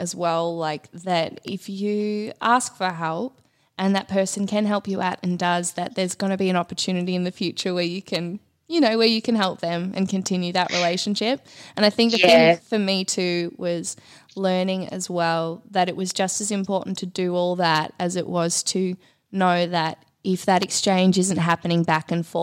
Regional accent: Victoria, Australia; moved away; I lived in Byron for a while. I was from Victoria, and then I moved to Queensland.

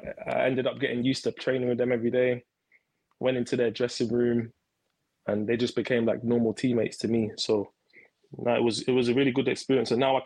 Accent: Canning Town, London, United Kingdom; because I grew up in East London, Canning Town.

